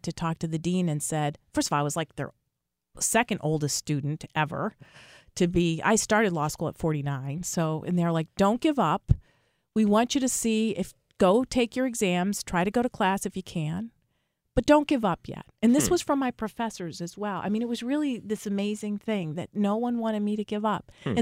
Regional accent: Buffalo, New York, United States; So I grew up in Buffalo, New York. And it snows a lot there.

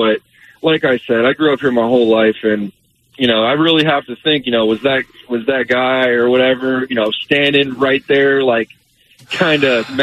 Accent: Oldsmar, Florida, United States; also born or lived in Dunedin; I grew up in Florida my whole life. I was born in Dunedin. Grew up in Oldsmar

